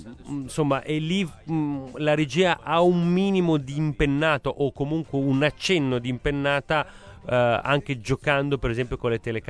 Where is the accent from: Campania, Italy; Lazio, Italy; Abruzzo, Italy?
Campania, Italy; Naples; io perché sono di origine, i miei nonni erano napoletani, ma io sono napoletano del Vomero